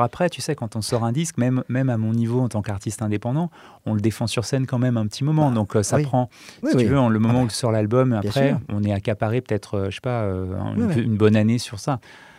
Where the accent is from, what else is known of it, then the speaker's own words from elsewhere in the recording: Lyon, Auvergne-Rhône-Alpes, France; Moi, je suis lyonnais, voilà. Ouais. Et je suis né à Lyon, je vis à Lyon et j'adore la ville.